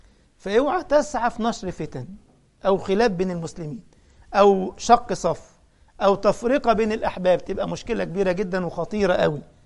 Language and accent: Arabic; Egypt; ده احنا عندنا في مصر يقول لك ده المصارين في البطن بتتخانق، صح؟